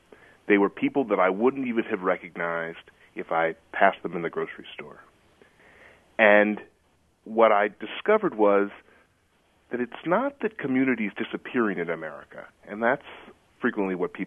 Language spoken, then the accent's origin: English; Buffalo, New York, United States; I began to compare the community that I had growing up in Buffalo, New York, to the community that my father had growing up in Cincinnati, Ohio.